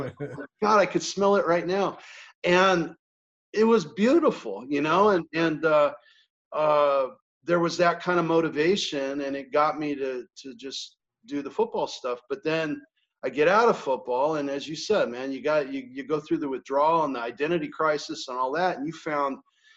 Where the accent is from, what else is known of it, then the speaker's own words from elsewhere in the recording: Hawthorne, California, United States; I grew up in Hawthorne, which is down the way from here, closer to LAX.